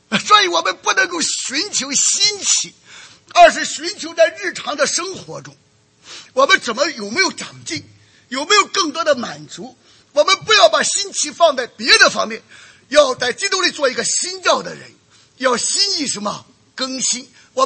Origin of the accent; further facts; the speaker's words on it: China; 我们中国人有的时候骂人，或者俗话不俗，我狗拿耗子，专管什么闲事啊？